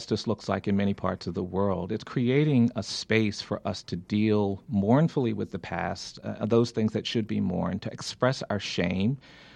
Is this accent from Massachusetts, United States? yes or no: no; Montgomery, Alabama, United States; We've got 59 markers and monuments to the Confederacy in my hometown of Montgomery, and nary a word about slavery.